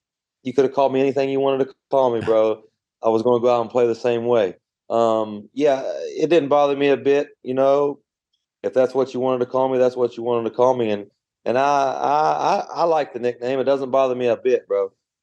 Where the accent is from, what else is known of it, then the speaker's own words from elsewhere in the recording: Bell, West Virginia, United States; I'm from Bell, West Virginia. I don't know if you know much about Bell, West Virginia, but I love Bell, West Virginia.